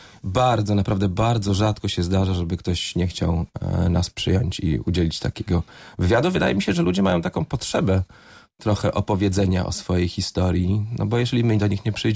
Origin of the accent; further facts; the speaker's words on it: Bydgoszcz, Kuyavian-Pomeranian Voivodeship, Poland; jestem mieszczuchem, urodziłem się w Bydgoszczy, mieszkam tu 45 lat